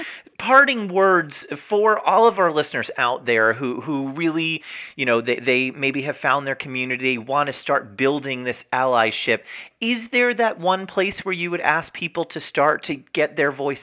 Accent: Englewood, New Jersey, United States; born there; I was born in Englewood, New Jersey.

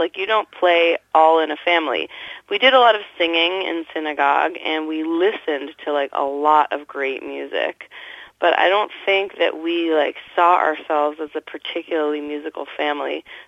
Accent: Toronto, Ontario, Canada; I grew up in Toronto. I'm used to winters and cold and gray

